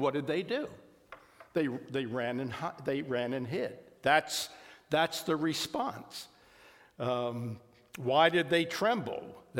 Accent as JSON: {"language": "English", "town": "Arlington", "region": "Virginia", "country": "United States", "tie": "born or raised there", "said": "I grew up in Arlington, Virginia."}